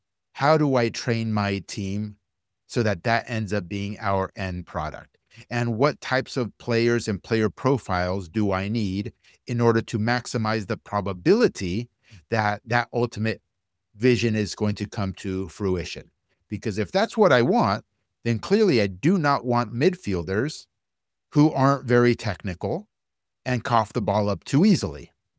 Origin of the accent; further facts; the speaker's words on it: United States; I mean, we were both born in the United States and raised in the United States, but our parents are from Argentina.